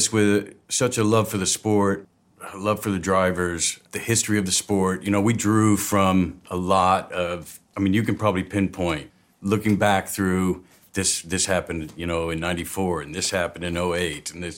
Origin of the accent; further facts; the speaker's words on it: the Ozarks, United States; But, I always grew up, you know, around it a little bit. I'm from the Ozarks, and there was always, like, stock car racing or demolition derby